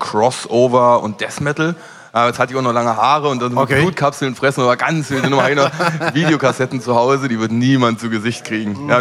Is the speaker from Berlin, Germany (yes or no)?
yes; Berlin, Germany; ich bin in Schöneberg groß geworden